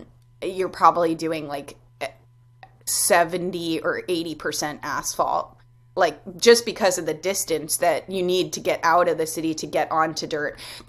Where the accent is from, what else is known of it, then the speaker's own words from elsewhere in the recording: New York City, New York, United States; I grew up here in New York City.